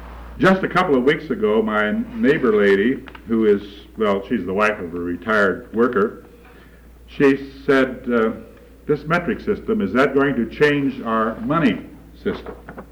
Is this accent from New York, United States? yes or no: no; Valparaiso, Indiana, United States; Incidentally, we're from Valparaiso, Indiana, and I teach at the university there.